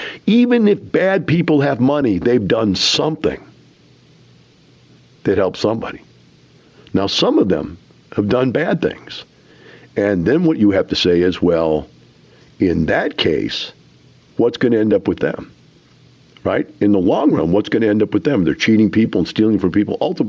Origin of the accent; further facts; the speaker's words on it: Houston, Texas, United States; you talk to somebody, yeah, we're from Houston.